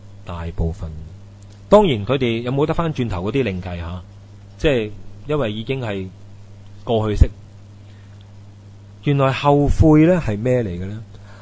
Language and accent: Cantonese; China; 我们中国人说呢， 覆水难收，系嘛？